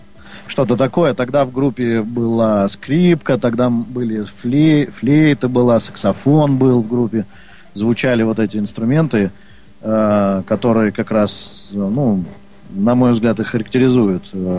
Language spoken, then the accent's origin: Russian; Saint Petersburg, Russia; born there; also born or lived in Kursk; я родился в Ленинграде